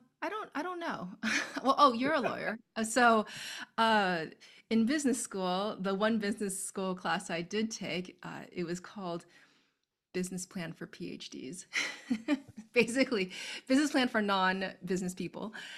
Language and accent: English; Indiana, United States; I grew up in Indiana, so fashion really didn't exist where I lived.